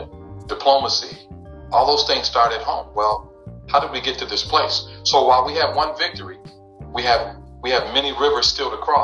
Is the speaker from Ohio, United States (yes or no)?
no; Niagara Falls, New York, United States; I come from Niagara Falls, New York.